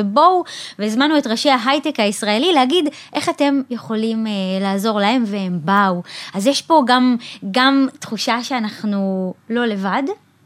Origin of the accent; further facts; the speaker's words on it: Kiryat Shmona, Northern District, Israel; אני גדלתי בקריית שמונה, חוויתי, באמת ימים מאוד מאוד, ימי לחימה מאוד מאוד מאתגרים